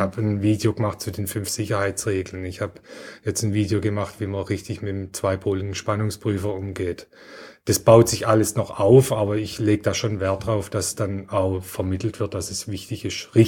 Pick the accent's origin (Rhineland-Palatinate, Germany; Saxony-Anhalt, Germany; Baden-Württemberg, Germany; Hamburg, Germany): Baden-Württemberg, Germany; Heilbronn; also ich komme ja aus Heilbronn